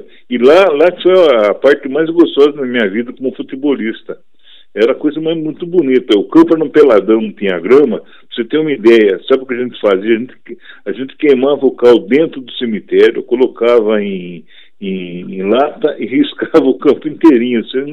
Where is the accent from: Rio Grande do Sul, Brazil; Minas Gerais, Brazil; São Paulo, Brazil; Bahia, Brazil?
São Paulo, Brazil; Mairinque; also born or lived in São Roque; A minha infância e juventude foi em Mairim, que meu pai era ferroviário, meu pai era maquinista da Sorocabana. E então eu fiquei em Mairim até 1967. E fiquei, depois continuei até 1970